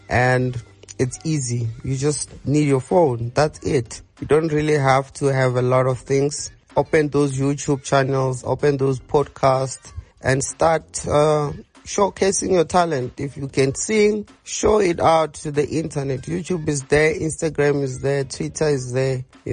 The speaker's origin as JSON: {"language": "English", "region": "Limpopo", "country": "South Africa", "tie": "born or raised there", "said": "I was born and raised in Venda"}